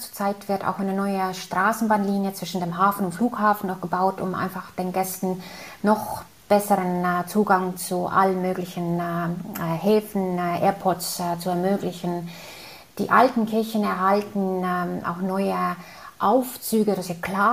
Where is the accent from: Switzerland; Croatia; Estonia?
Estonia; first language Estonian; German is a second language; Das ist unsere Muttersprache und das ist eine finno-ugrische Sprache. Und das sprechen so, also mal so mehr als 1 Million Menschen. Also wir haben insgesamt 1,3 Millionen Menschen in Estland Einwohner und mehr als 1 Million hat die Sprache als Muttersprache.